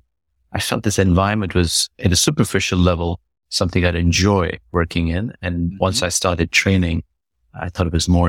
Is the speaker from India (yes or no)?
yes; India; born there; The fact that I was born in India